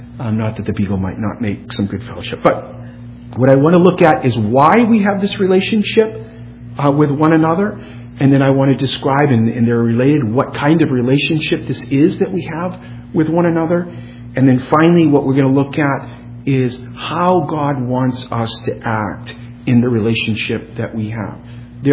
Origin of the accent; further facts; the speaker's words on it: United States; I've been born in America. I've mainly only ever been in America. I'm an American.